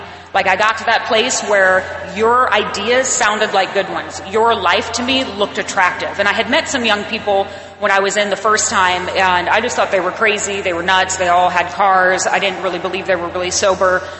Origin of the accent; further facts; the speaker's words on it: Arizona, United States; And I'm from Arizona, and it's like 120 degrees.